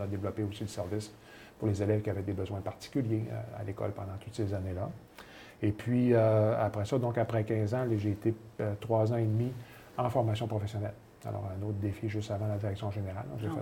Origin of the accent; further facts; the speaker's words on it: Arvida, Quebec, Canada; moved away; je suis originaire du Saguenay. Là, alors, un gars d'Arvida. Alors, on dit que les gens d'Arvida, on a une appartenance assez importante. On ne dit pas Jonquière, on ne dit pas Saguenay. On dit Arvida, comme j'ai quitté depuis quand même longtemps.